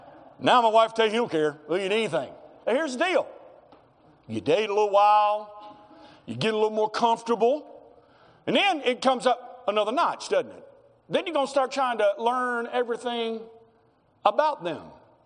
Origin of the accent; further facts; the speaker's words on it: Arkansas, United States; I grew up in Arkansas in what you would call the traditional Southern Baptist church